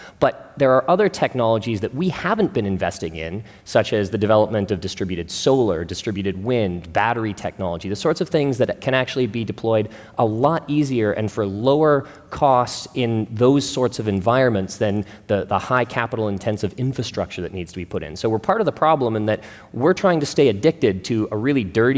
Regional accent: Edmonton, Alberta, Canada; I come from Edmonton in Alberta.

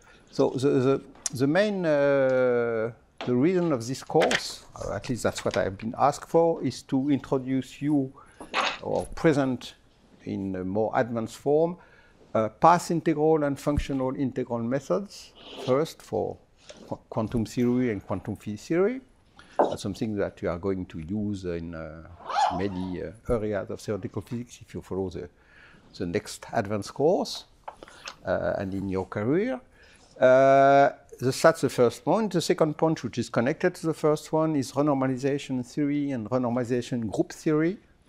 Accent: France; English is a second language; And I'm from France.

